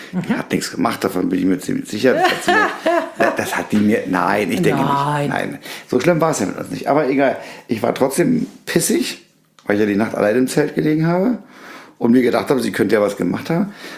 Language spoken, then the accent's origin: German; Berlin, Germany; wir sind aus Berlin.